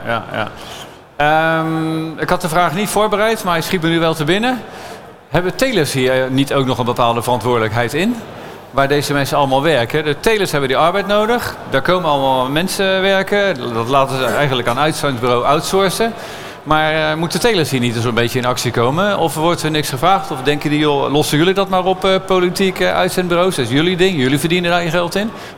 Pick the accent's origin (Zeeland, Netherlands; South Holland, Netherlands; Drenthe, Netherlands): South Holland, Netherlands; Westland; Helemaal hartje Naaldwijk, bij het Fonteinplein. En daar wonen ook heel veel Polen in de buurt. En er is een winkel. Dus je leeft als Nederlandse, Westlandse, Westlander tussen Poolse mensen.